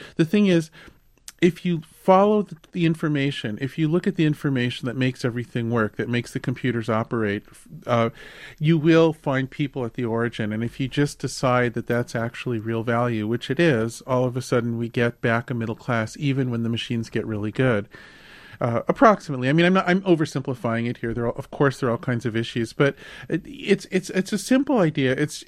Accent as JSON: {"language": "English", "region": "the West", "country": "United States", "tie": "born or raised there", "said": "And I grew up in the West. I grew up in a town where people still wandered around with horses and rifles and shot each other now and then."}